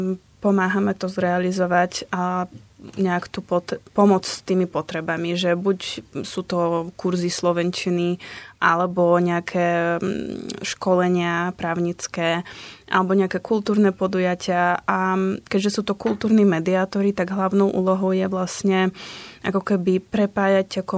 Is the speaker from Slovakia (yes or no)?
no; Ukraine; Slovak is a second language; moved away; Ja som pôvodom z Ukrajiny a moji rodičia teda sú v Kyjeve